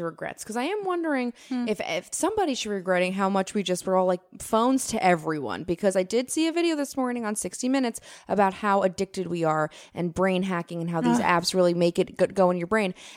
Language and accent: English; Queens, New York, United States; even though I'm from Queens, it was just too much.